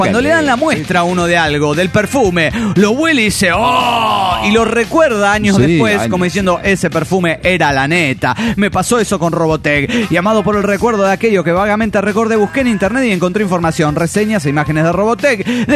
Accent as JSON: {"language": "Spanish", "town": "León", "region": "Guanajuato", "country": "Mexico", "said": "de León, Guanajuato, México."}